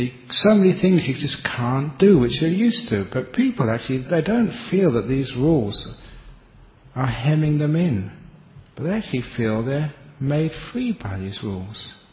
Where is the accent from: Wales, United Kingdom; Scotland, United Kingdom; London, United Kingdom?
London, United Kingdom; Remember when I grew up in London, there was only two channels, BBC and ITV.